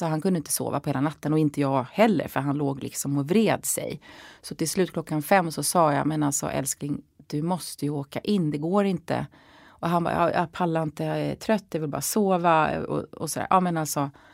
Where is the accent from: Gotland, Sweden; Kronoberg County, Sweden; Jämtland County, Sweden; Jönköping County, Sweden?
Kronoberg County, Sweden; Jag är uppväxt i Småland utanför Växjö.